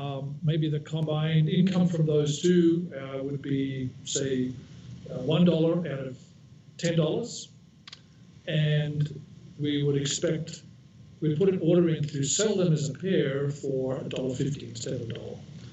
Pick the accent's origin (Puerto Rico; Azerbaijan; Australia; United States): Australia; When I grew up in Australia, we had this big pond at the back of my house.